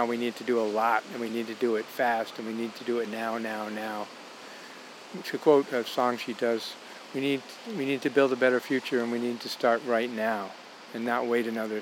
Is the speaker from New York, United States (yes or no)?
yes; Schenectady, New York, United States; also born or lived in Hartford; I was born in Bellevue Hospital in Schenectady. I haven't made it very far. I did a couple years downstate and a couple years in Hartford, but pretty much around this way.